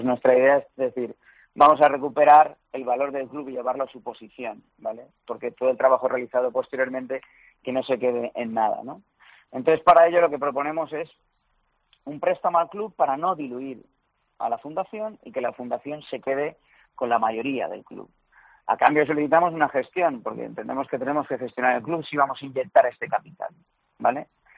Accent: Valencian Community, Spain; yo soy un empresario valenciano

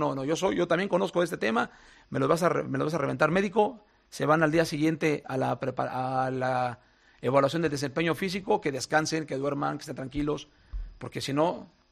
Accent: Mexico; now in Madrid, Spain; Porque de hecho sí soy español mexicano. O sea, mi abuelo era español, mi madre es española y por eso viví.

